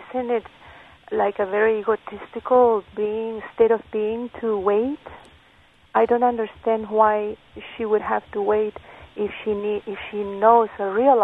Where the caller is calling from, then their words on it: Chicago, Illinois, United States